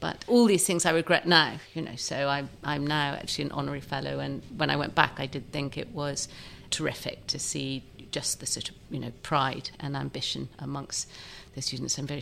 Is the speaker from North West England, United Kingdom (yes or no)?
no; South East England, United Kingdom; And it was very new to me. I was from Kent.